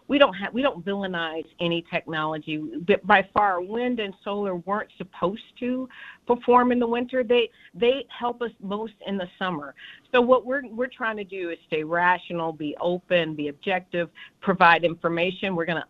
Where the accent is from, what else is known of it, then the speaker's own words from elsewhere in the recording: San Antonio, Texas, United States; I was born and raised in San Antonio, so this is my, I grew up on the east side of town.